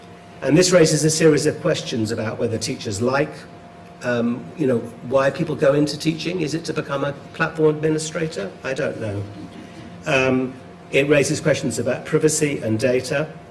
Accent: Australia; accent: Australian; I'm currently based in a university in Australia, as you can tell from my accent

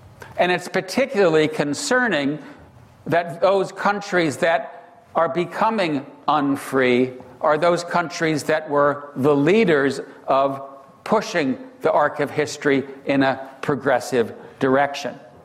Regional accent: Wisconsin, United States; I grew up in Wisconsin, right? When I grew up in Wisconsin, it was the land of milk and honey

